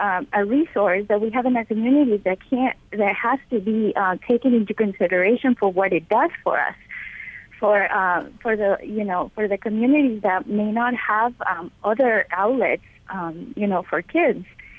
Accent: Ecuador; now in United States; I grew up in Ecuador.

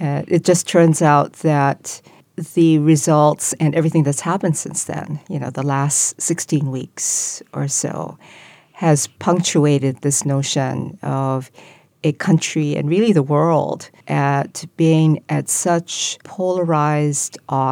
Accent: Hawaii, United States; I think that growing up in Hawaii, that this is a place, the island mentality essentially, right

